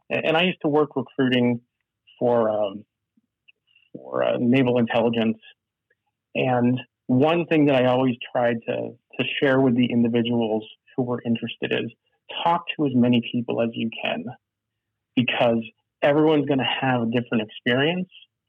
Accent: Connecticut, United States; So I think it goes way back to, you know, when I grew up in Connecticut

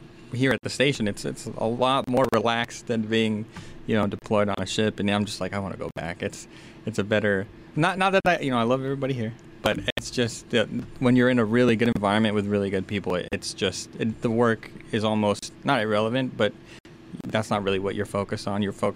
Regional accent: Colorado, United States; I love Colorado. That's my hometown. It's my favorite place.

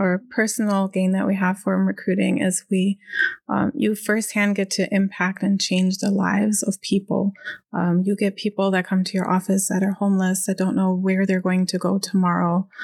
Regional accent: Germany; English is a second language; now in United States; I'm from Germany originally, so I joined the Air Force as a non-US citizen.

